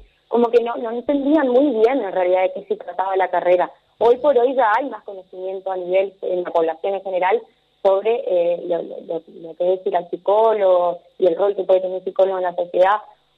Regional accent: Paso de los Libres, Corrientes, Argentina; Bueno, yo soy acá de Paso de los Libres, soy nacida y criada acá, en nuestra ciudad.

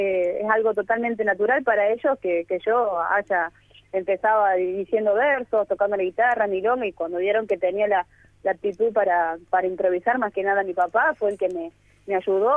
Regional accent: Córdoba, Argentina; yo soy de un pueblo del centro prácticamente de la provincia, ahí ya cerca también de Santa Fe. Pero bueno, mi pueblito es un pueblito agrario de la ruta de Mercosur, por la ruta 158, a 50 kilómetros de Villa María, 200 de la capital.

